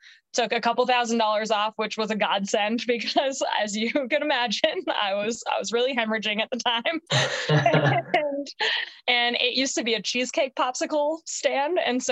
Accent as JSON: {"language": "English", "town": "Skokie", "region": "Illinois", "country": "United States", "tie": "born or raised there", "said": "when I grew up in Chicago, or just outside of Chicago in Skokie."}